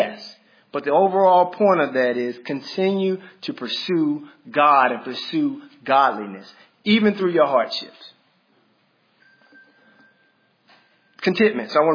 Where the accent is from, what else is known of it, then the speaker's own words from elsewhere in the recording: Mississippi, United States; I came from Mississippi.